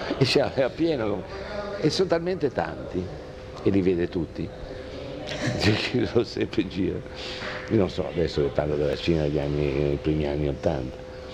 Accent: Genoa, Liguria, Italy; Io sono genovese, poi ho girato

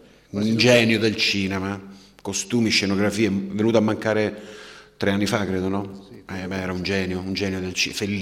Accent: Calabria, Italy; Poi io sono calabrese, però insomma sono aperto a qualsiasi regione

